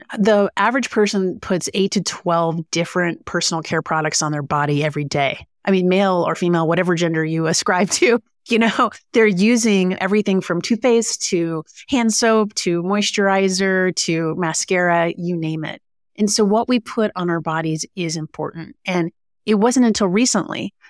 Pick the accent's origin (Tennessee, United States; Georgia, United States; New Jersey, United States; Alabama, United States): Tennessee, United States; So I'm originally from East Tennessee.